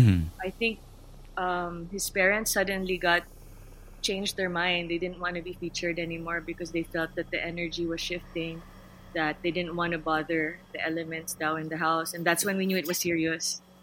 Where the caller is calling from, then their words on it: Alabang, Metro Manila, Philippines; I'm here in Alabang right now.